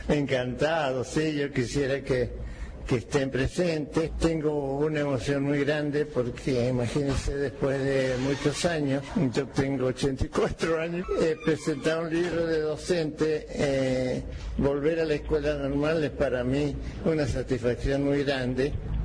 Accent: Villa 25 de Mayo, Argentina; Yo empecé trabajando en mi pueblo natal, la Villa 25 de Mayo, y ahí trabajé 6 años como maestro.

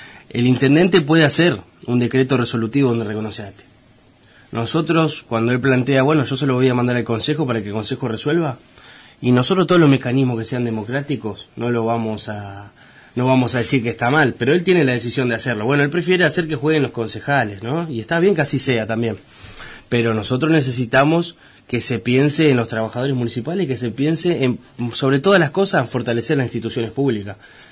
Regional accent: Caleta Olivia, Santa Cruz, Argentina; Yo soy de Caleta Olivia

